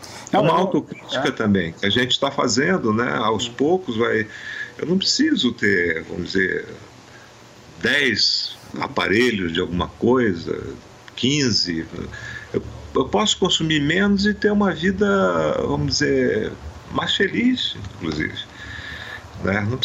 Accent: Amazon, Brazil; eu sou da Amazônia e lá a relação com o tempo é diferente, porque é muito diferente de São Paulo, por exemplo, né? Então, por causa do rio, da natureza, da água...

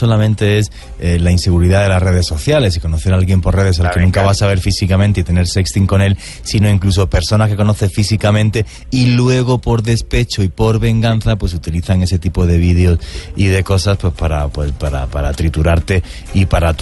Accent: Spain; now in Colombia; en Europa, de donde yo vengo, pues se ve como una barbaridad cuando tú ves a una chica de 25 años con un señor de 50, mientras que aquí en Colombia

